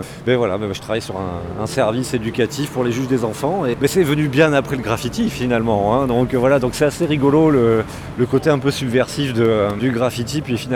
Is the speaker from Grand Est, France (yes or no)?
no; Bordeaux, Nouvelle-Aquitaine, France; Voilà, je viens de Bordeaux